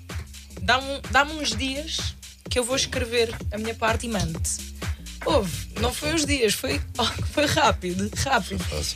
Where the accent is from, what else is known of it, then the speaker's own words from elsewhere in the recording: Madeira, Portugal; Eu sou madeirense.